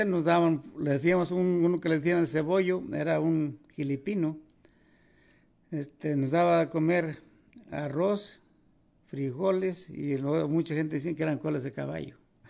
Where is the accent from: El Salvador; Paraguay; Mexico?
Mexico; Cerro Gordo, Guerrero; born there; yo nací allá en Guerrero, se llama Cerro Gordo, abajo de Tlalpan, rumbo a Ezcatepec.